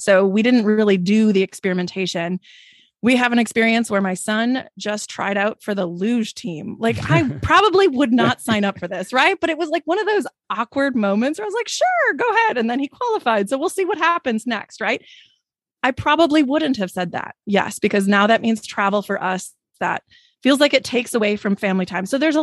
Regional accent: Wisconsin, United States; And my daughter had an accident in Texas. I'm from Wisconsin

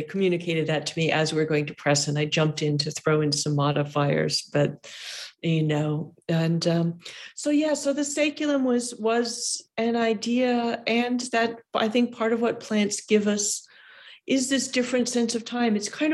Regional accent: California, United States; Of course, I'm a Californian.

